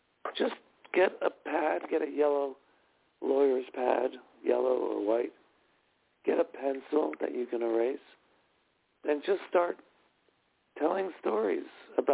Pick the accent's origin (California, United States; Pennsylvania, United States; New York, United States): Pennsylvania, United States; Philadelphia; growing up in Philadelphia, my mother had delivered every morning the Philadelphia Inquirer.